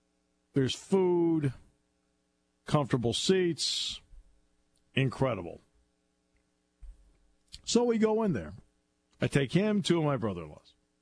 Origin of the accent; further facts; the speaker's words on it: New England, United States; I grew up in New England.